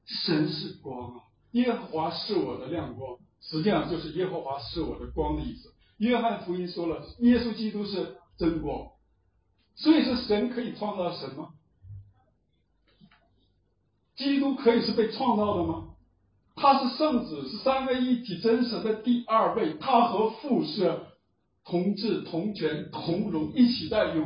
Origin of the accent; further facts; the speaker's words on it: Northeast China, China; accent: Northeastern Mandarin; 用我们东北话说是没有个数